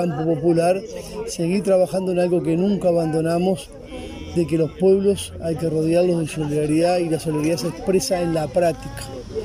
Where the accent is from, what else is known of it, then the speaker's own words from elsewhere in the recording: Uruguay; como uruguayos que somos